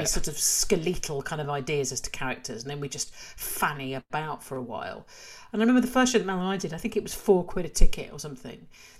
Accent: Edinburgh, Scotland, United Kingdom; I grew up in Edinburgh, really, certainly performance-wise.

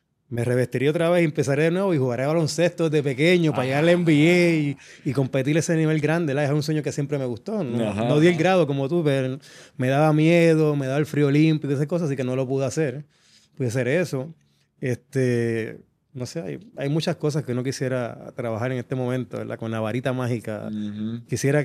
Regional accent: Puerto Rico; mira, soy de Puerto Rico

